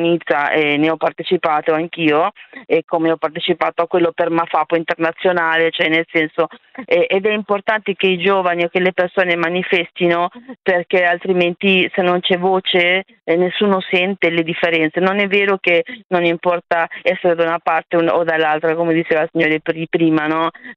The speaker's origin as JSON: {"language": "Italian", "country": "Chile", "lives_now": "Italy", "said": "sono una scrittrice, sono cilena naturalizzata italiana."}